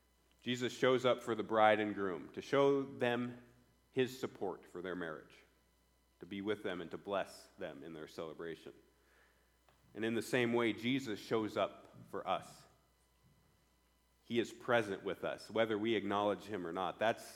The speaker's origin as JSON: {"language": "English", "town": "Malta", "region": "Montana", "country": "United States", "tie": "born or raised there", "said": "But he was my pastor growing up in Malta. He was Michelle's pastor as well. We were in the same church growing up with Pastor Dan, leading the flock. He came to Malta when I was 4 years old"}